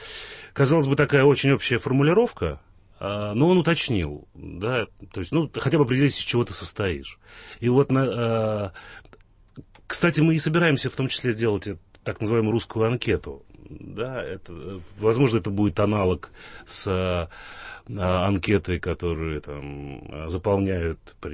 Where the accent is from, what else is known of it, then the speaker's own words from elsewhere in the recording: Volga region, Russia; Я вырос на Волге.